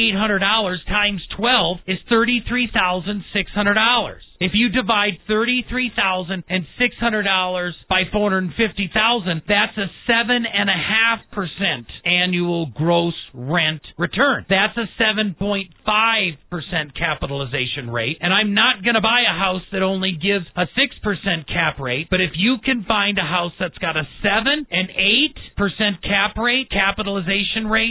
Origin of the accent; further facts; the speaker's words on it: Milwaukee, Wisconsin, United States; I grew up in Milwaukee and I love Milwaukee